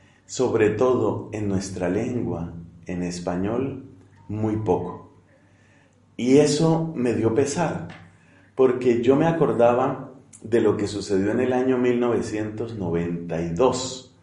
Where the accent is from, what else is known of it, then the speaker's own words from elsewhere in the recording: Colombia; Nosotros en mi país, allá en Colombia